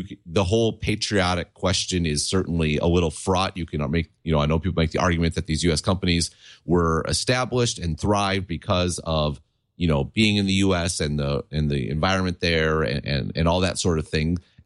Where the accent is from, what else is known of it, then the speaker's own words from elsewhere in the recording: Wisconsin, United States; Yes, I'm from Wisconsin. I was a sports nut when I came.